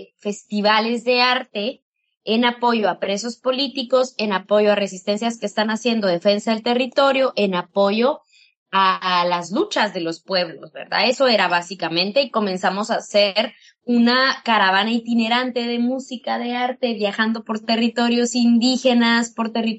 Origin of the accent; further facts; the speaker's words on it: Guatemala; el gobierno de Guatemala, el ejército de Guatemala masacró a mi comunidad y a mi pueblo